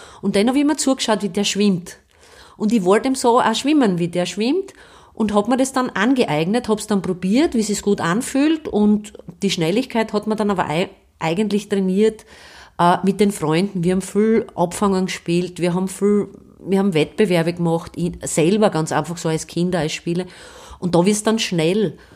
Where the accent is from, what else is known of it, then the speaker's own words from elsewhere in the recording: Stallhof, Styria, Austria; Ich bin in Stallhof bei Steins aufgewachsen